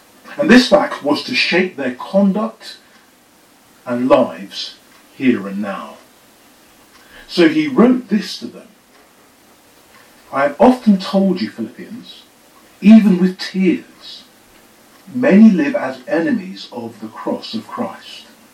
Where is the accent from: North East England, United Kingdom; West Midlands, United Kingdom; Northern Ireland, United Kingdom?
West Midlands, United Kingdom; Birmingham; born there; also born or lived in Jamaica / South Africa; now in London, United Kingdom; I was born in Birmingham here in England. I've also lived in Jamaica and in South Africa. But I've spent most of my life living as a citizen of this great city of London.